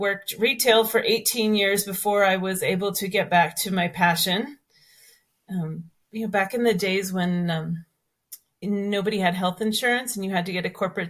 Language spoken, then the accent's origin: English; Cape Cod, Massachusetts, United States; moved away as an adult; now in New Mexico, United States; I was born and raised on Cape Cod, Massachusetts, and I came to New Mexico through college, through a work co-op